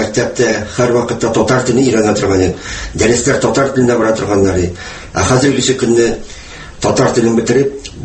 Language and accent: Tatar; Bakaly, Bashkortostan, Russia; Менә безнең якларда, Бакалы якларында крәшен татарлары яши.